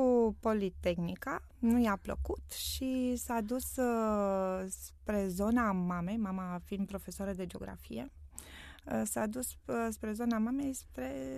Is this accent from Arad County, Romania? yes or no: no; Pitești, Argeș, Romania; born there; Și eu m-am născut tot în Pitești.